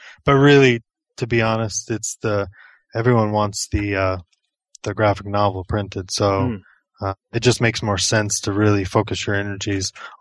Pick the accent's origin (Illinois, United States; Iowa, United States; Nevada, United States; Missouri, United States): Missouri, United States; Kansas City; Cause I'm from Kansas City, Missouri.